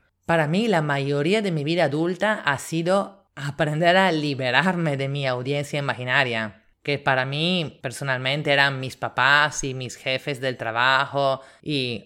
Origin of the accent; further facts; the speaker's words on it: Italy; now in Lima, Peru; italiana en Lima.